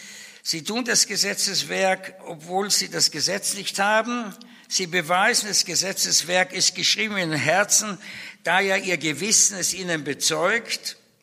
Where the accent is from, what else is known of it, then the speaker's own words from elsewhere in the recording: Vienna, Austria; ich bin ja auch Wiener